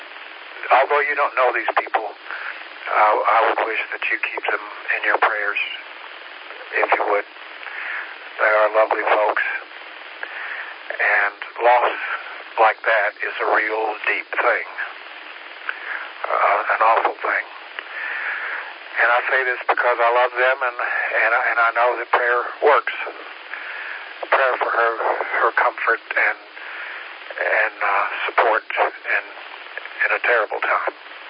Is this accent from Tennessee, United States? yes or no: yes; Tennessee, United States; But I worked for a jeweler in my hometown in Tennessee, who at Christmas time treated all of her employees to a fruitcake.